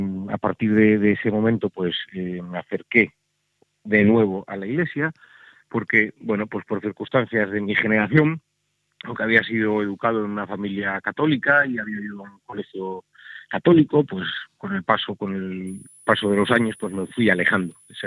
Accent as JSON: {"language": "Spanish", "town": "Santander", "region": "Cantabria", "country": "Spain", "tie": "born there", "said": "nací en Santander en 1971, así que tengo en estos momentos 46 años."}